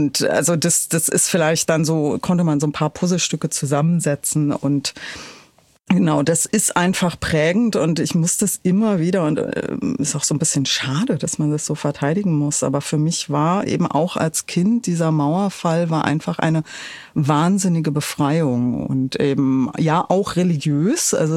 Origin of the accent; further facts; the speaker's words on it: Berlin, Germany; ich bin in Pankow aufgewachsen